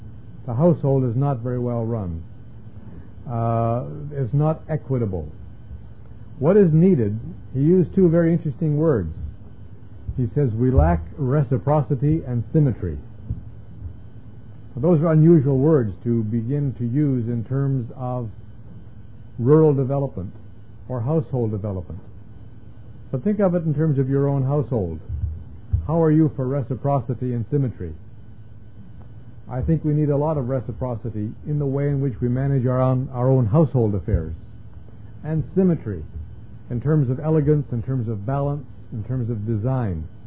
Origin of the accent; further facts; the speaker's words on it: Canada; I can get away with it because I'm a Canadian.